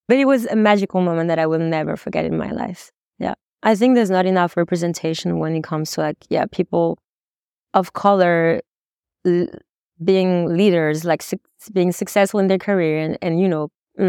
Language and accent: English; France; I'm Asian, basically. And I feel like growing up in France was a bit challenging